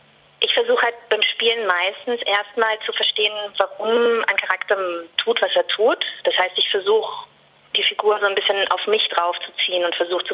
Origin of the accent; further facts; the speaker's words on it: Vienna, Austria; ich bin halt ursprünglich aus Wien. Das heißt, meine Eltern sind hier, mein Partner ist hier.